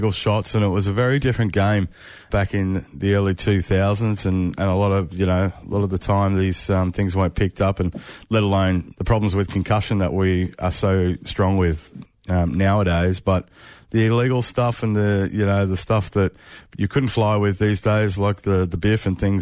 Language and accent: English; Queensland, Australia; And as a Queenslander, you know we were cheering for him at Origin time.